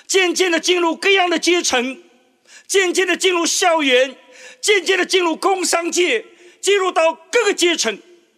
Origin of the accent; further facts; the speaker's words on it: Shanghai, China; 我自己出生在上海，成长在上海，那么上海话里面呢，模范跟麻烦是同一个发音